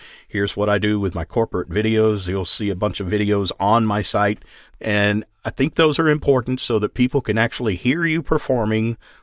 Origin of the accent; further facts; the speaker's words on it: Texas, United States; accent: Texas; And I am naturally, I mean, I can clean up my Texas accent to a point, and I don't even think about it when I do.